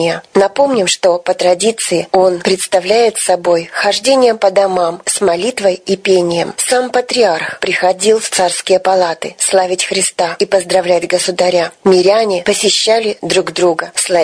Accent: Urals, Russia; И вот уже много лет мы, уральцы, также ждем начала Рождественской ярмарки, которая проходит в Екатеринбурге.

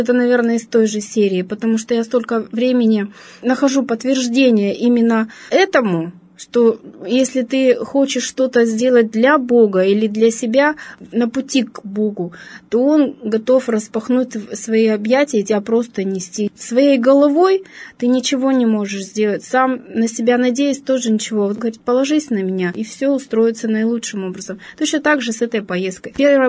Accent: Urals, Russia; я родилась на Урале и всю жизнь здесь живу.

